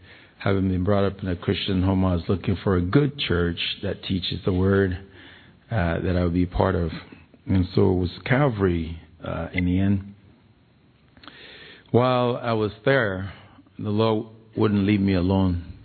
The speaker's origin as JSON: {"language": "English", "country": "Nigeria", "tie": "born or raised there", "said": "I was born in Nigeria. I grew up in a village where for the first 18 years of my life, we had no electricity, no civilization."}